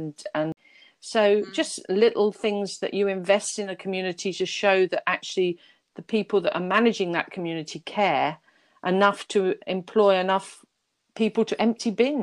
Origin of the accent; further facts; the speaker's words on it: London, United Kingdom; And also I was brought up in West London and near Southall.